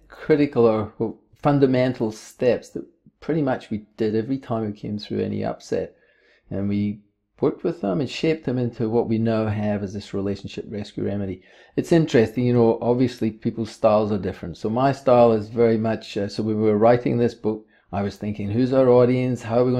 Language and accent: English; Scotland, United Kingdom; accent: Scottish; also born or lived in India; now in New Zealand; Originally, I'm from Scotland. You might pick this accent. We now both live here in New Zealand. Our family lived together in Vrindavan for 5.5 years in the 90s.